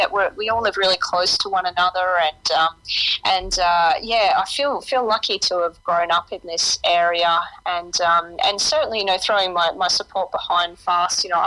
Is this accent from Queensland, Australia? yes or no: no; Oberon, New South Wales, Australia; Oberon, it's a really small town of about 3,000 people up near Bathurst in the central west of New South Wales. And so, yeah, I grew up on a farm outside of town there